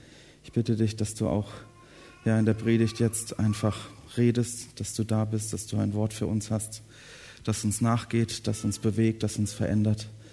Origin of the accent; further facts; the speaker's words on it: Baden-Württemberg, Germany; Und ich musste so an einen Ausspruch denken aus dem Süden, wo ich herkomme, das heiligst Blechle.